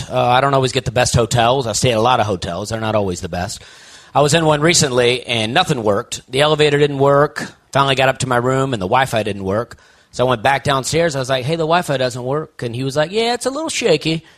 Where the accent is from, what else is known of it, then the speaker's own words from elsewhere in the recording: Alabama, United States; But yeah, I mean, I'm from Alabama. I love it. But, you know, I grew up next to Auburn.